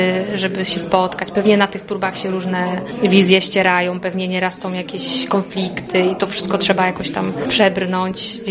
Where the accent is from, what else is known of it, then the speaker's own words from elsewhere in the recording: Praszka, Opole Voivodeship, Poland; Tak, ja wracam tutaj z wielkim sentymentem. Naprawdę. Lubię to miejsce. To jest taka naprawdę moja mała ojczyzna